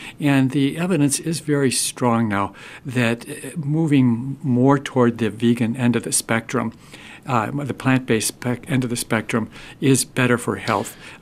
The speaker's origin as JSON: {"language": "English", "region": "Midwest", "country": "United States", "tie": "born or raised there", "said": "I grew up in the Midwest, and lots of meat and lots of dairy were right at the center of our diets, as most Midwesterners then and still even now consume."}